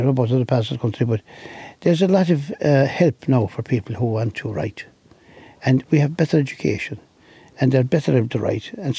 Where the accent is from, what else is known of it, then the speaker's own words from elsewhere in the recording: Dingle, County Kerry, Ireland; born there; I remember when I was young, I was born in Dingle in a pub.